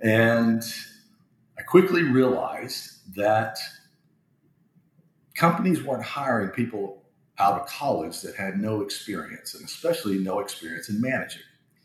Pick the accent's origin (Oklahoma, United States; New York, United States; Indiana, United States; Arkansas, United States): Oklahoma, United States; Tishomingo; So, born and raised in Tishomingo, Oklahoma, which is about an hour and a half from Oklahoma City and probably about 2 hours from Dallas.